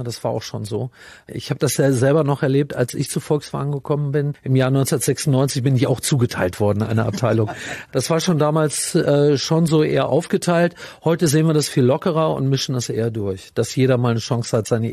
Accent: Hesse, Germany; accent: Hessian; now in Wolfsburg, Germany; Ich war da 5 Jahre alt und das war eigentlich toll. Aber das Erste, was ich erlebt habe hier in Wolfsburg, ist, dass man mir meinen hessischen Dialekt aberzogen hat innerhalb von 2-3 Wochen.

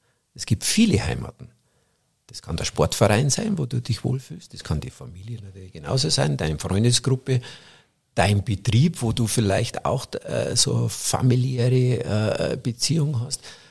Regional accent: Bavaria, Germany; bei uns in Bayern

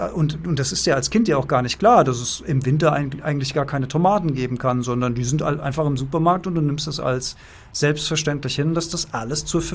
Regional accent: Germany; born there; Ich bin als Mann geboren, also ergo eine männliche Rolle. Ich bin in Deutschland geboren, dann irgendwie auch mit diesen westlichen Werten, religiös geprägte Werte, kulturelle Werte, wie wir sie halt hier in unserem Land so haben.

